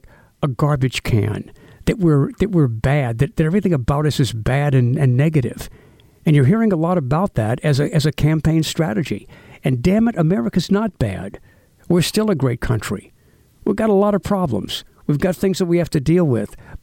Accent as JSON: {"language": "English", "country": "United States", "said": "As an American, I don't appreciate it."}